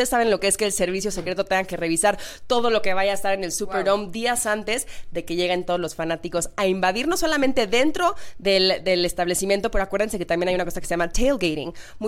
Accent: Mexico; como somos mexicanos, nunca lo hemos vivido

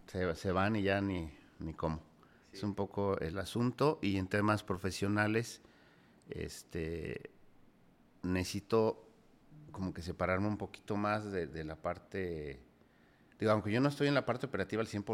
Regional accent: Guanajuato, Mexico; Soy de Guanajuato, güey.

